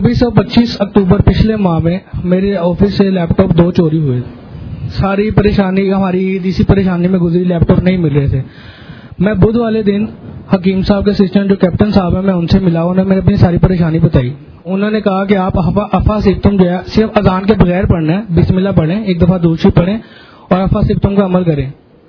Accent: Lahore, Punjab, Pakistan; میں لاہور سے ہوں.

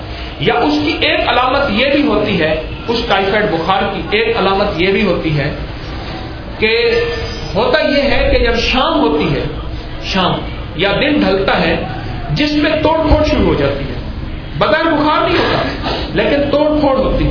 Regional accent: Lahore, Punjab, Pakistan; میں لاہوری ہوں, مجھے تو لاہور اور گجرانوالوں کے نظام کا پتہ ہے

